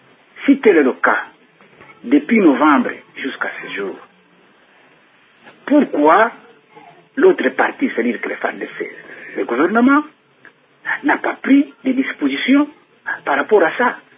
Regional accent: DR Congo; je voudrais quand même dire quelque chose en tant que Congolais

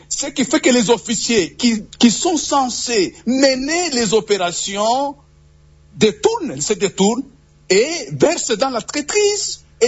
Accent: DR Congo; en tant que Congolais, patriotes

